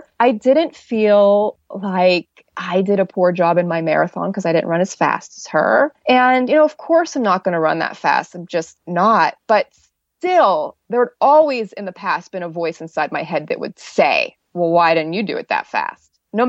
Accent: Pittsburgh, Pennsylvania, United States; I ran it in Pittsburgh, which is my hometown, which was very emotional for me to be running through all of my old neighborhoods.

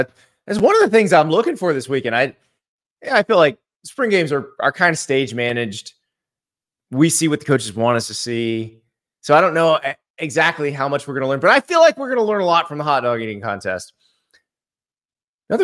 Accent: Orlando, Florida, United States; I grew up in Orlando.

